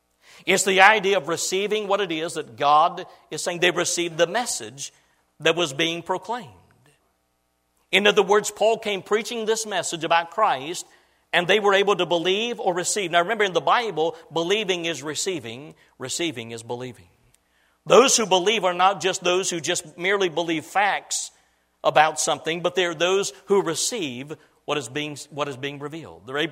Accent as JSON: {"language": "English", "region": "Illinois", "country": "United States", "tie": "born or raised there", "said": "And then we attended a little church there in the little town where I was raised in Illinois."}